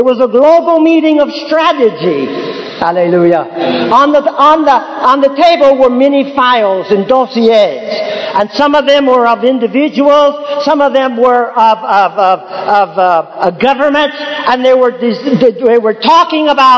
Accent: United States; He was from Europe and I was from the States.

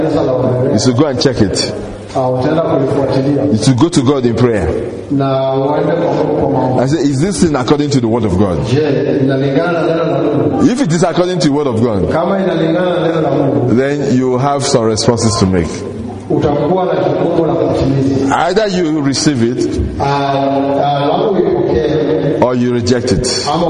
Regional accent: Nigeria; I come from Nigeria, and you are from Kenya.

